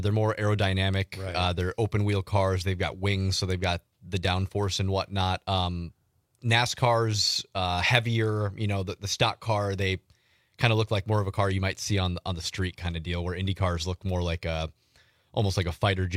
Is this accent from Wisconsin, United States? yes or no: yes; Wisconsin, United States; And yeah, man, we're from Wisconsin.